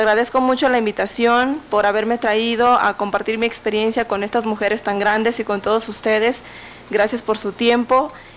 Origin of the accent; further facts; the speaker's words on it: San Blas Atempa, Oaxaca, Mexico; Este video lo grabé en el 2000 en la población de San Blas Atempa, que es de donde yo soy